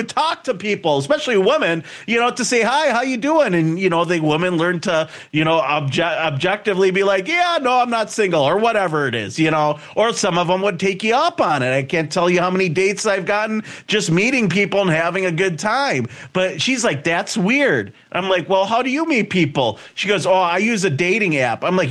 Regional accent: Wisconsin, United States; I'm from Wisconsin. That's where I got this silly accent from, right?

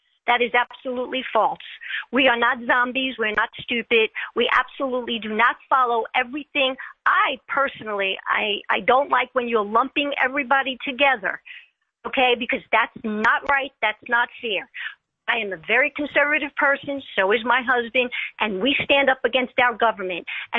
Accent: New York, United States; I'm from New York. I know him from New York.

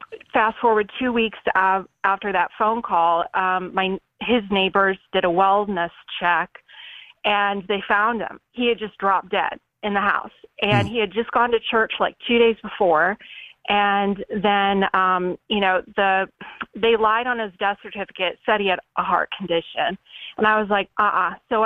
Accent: Dallas, Texas, United States; now in Michigan, United States; we're in Michigan, and we're originally from Dallas, but we're in Michigan now.

